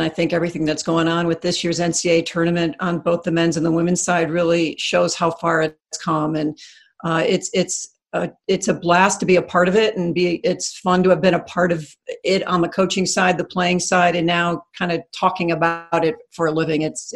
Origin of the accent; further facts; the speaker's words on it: Chicago, Illinois, United States; It is, and it's funny because I grew up listening to the Bulls on the radio and the Blackhawks and the Cubs as well.